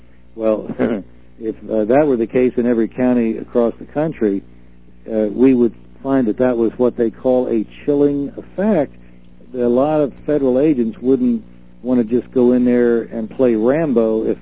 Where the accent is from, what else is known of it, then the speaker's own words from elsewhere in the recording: New Jersey, United States; because I grew up in New Jersey myself